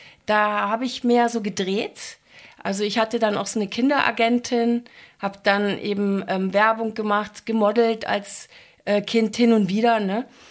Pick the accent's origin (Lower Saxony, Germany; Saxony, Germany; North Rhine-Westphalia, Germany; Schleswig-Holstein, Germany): North Rhine-Westphalia, Germany; Schwerte; born there; Und so bin ich dort in Schwerte geboren, da wo meine Mutter quasi herkommt, wo meine Oma gewohnt hat. Und bin dort ein halbes Jahr geblieben.